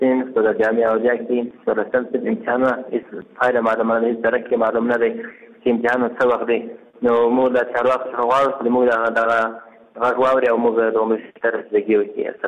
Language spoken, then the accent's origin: Pashto; Ghazni, Afghanistan; د غزنی ولایت اوسیدونکی یم، او د غزنی د جمعې اولی عربي او د محسنو څخه یم.